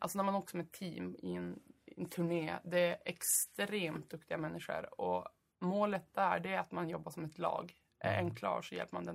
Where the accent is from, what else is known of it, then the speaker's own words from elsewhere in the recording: Skelleftehamn, Västerbotten County, Sweden; also born or lived in Burträsk; Ja, alltså jag är uppvuxen i Skelleftehamn och Burträsk faktiskt.